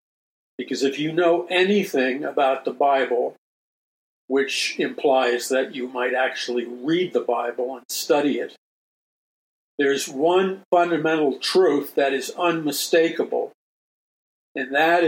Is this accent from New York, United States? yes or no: yes; New York City, New York, United States; And I'm from New York City, so I'm not even sure what a weasel looks like up close.